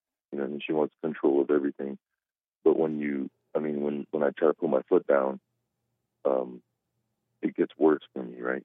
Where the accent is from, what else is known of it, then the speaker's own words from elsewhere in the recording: Hawaii, United States; I'm from Hawaii, and all my best friends are white